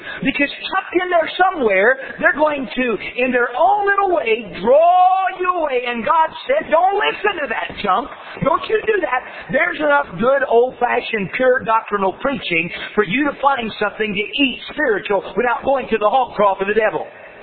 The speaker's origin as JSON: {"language": "English", "region": "Indiana", "country": "United States", "said": "I'm from Indiana."}